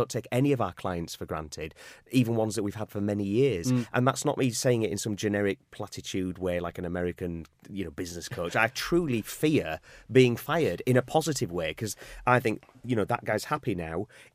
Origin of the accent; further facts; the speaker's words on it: Yorkshire and the Humber, United Kingdom; now in London, United Kingdom; I'm from Yorkshire. I came to London to seek fame and fortune and be on the telly.